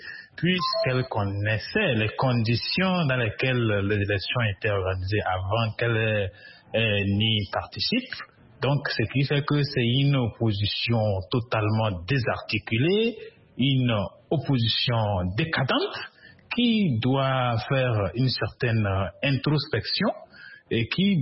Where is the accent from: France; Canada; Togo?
Togo; c'est ça aussi qui pose problème chez nous au Togo